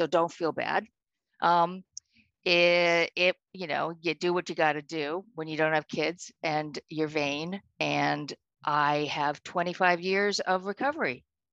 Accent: Oakland, California, United States; from Oakland, and I identify myself as an all-around addict.

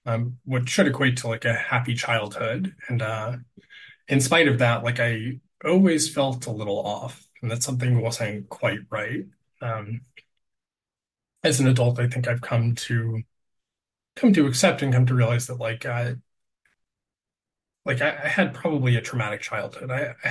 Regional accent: Los Angeles, California, United States; also born or lived in New York City; I was born in New York City. I grew up in Los Angeles.

